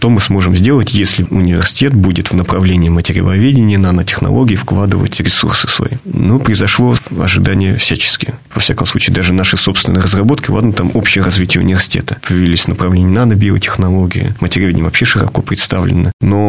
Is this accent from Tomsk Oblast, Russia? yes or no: yes; Tomsk Oblast, Russia; born there; в город без названия, почтовый ящик номер 7, в котором я родился, это вот под Томском.